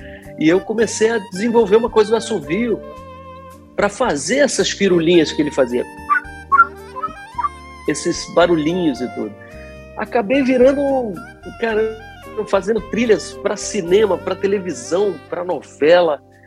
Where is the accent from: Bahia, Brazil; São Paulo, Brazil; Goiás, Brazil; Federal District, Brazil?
Federal District, Brazil; Brasília; also born or lived in Rio de Janeiro; Porque eu sou um carioca que... Eu cresci em Brasília, né? Eu sou brasiliense, porque toda a minha formação foi lá e tudo, desde criança, né? Então, a coisa do assovio ia a pé para a escola, morava na Asa Norte